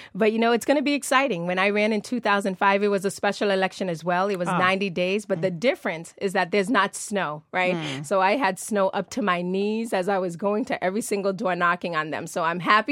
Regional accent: Boston, Massachusetts, United States; You know, I'm a native Bostonian. I'm born and raised in Dorchester, from Upham's Corner to Lower Mills

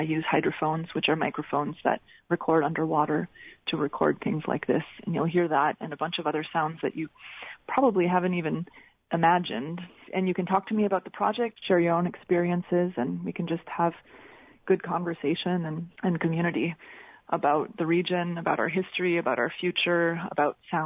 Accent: Minnesota, United States; And because I'm from the Iron Range and this is about my family history and about being an American and learning about the region

